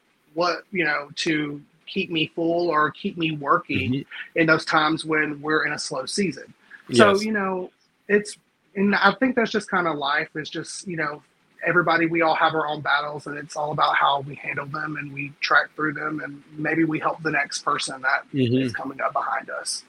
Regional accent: Alabama, United States; I grew up in Alabama. That's an adversity of itself. But as just as a gay guy in Alabama, I've struggled a long time just finding myself and feeling accepted

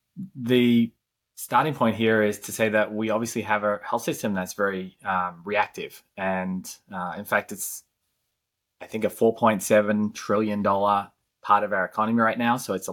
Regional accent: Melbourne, Victoria, Australia; moved away as an adult; now in United States; I grew up in Melbourne, Australia, and moved over to the US in 2003 to do an MBA in the San Francisco Bay Area

